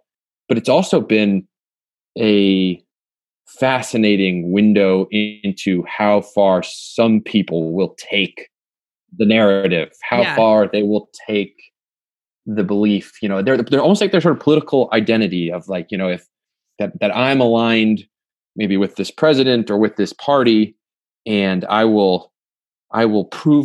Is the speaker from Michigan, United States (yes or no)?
yes; Michigan, United States; watching those protests in my home state of Michigan in the state capitol